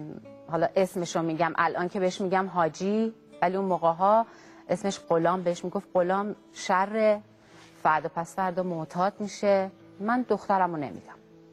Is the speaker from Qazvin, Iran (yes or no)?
no; Tehran, Tehran Province, Iran; ما قبلا توی میدون شور زندگی میکردیم. البته خیلی بچه بودم.